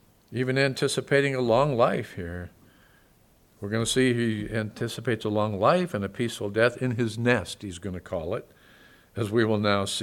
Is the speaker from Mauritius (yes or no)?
no; California, United States; Remember one time in Vermont, you know, they're farmers back there, and here I am from California.